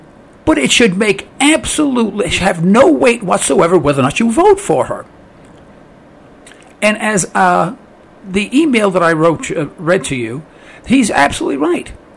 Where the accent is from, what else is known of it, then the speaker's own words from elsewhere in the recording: New York, United States; I'm an Italian from New York. I've earned that. You know, I'm from the streets of New York.